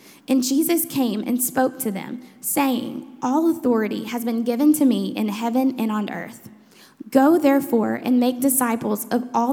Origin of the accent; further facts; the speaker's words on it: Kentucky, United States; now in Owensboro, United States; my husband and I, Patrick, we grew up in Union County, which is just about an hour from here. And then after we got married, we moved away for a little bit. And then we moved back to Owensboro in the summer of 2010.